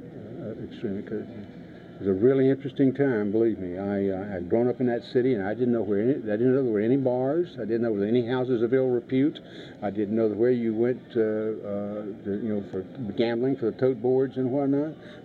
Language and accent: English; Raleigh, North Carolina, United States; also born or lived in Oklahoma / Wilmington; I was born in Oklahoma. My father, you got that part. Then I came back and we went to Wilmington. He got a job with the state, so we went to Raleigh, and I went to Broughton High School in Raleigh